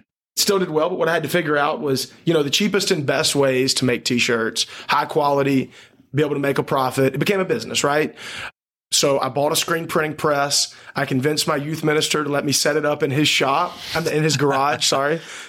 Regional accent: Flora, United States; I'm from Flora, which is population like 1500.

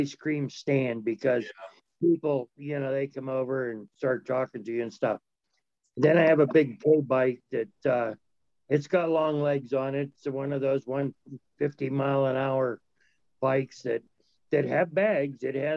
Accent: Ohio, United States; They're coming from California. I come from Ohio. So that works out kind of nice that way.

